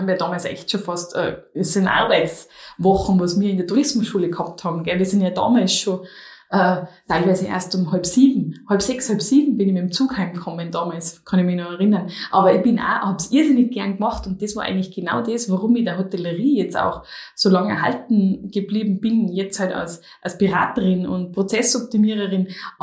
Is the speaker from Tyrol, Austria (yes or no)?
yes; Tyrol, Austria; bei uns in Tirol würde man sagen, ein gmade Wiesen.